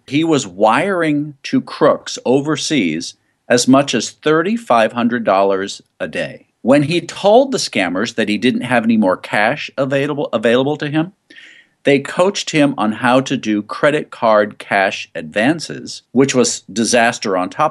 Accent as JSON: {"language": "English", "town": "Corpus Christi", "region": "Texas", "country": "United States", "tie": "born or raised there", "said": "when he moved to Corpus Christi, Texas, which is my hometown, he worked for the independent school district."}